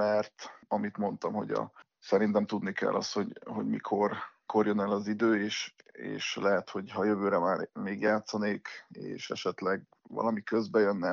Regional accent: Orosháza, Békés, Hungary; born there; Én orosházi születésű vagyok, és a szülővárosomban fogok visszatérni edzősködni, ahol a kézilabdát is kezdtem

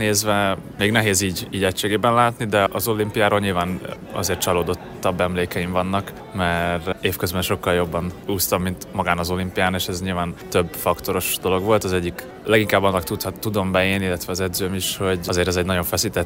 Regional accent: Hungary; valóban magyar közönség előtt a legjobb magyarként úszni

